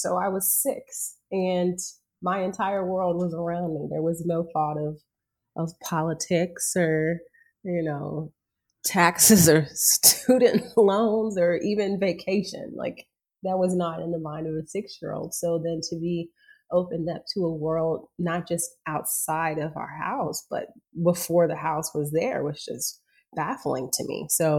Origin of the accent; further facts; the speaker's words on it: Augusta, Georgia, United States; So born and raised in Augusta, Georgia, right outside of Augusta, Georgia, which is the home of the Masters Golf Tournament.